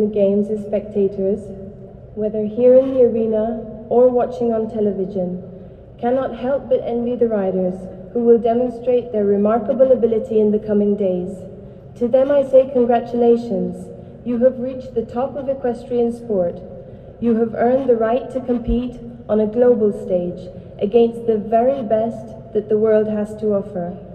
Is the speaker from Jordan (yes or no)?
yes; Amman, Amman Governorate, Jordan; I grew up in Amman, Jordan, a half a world away from here.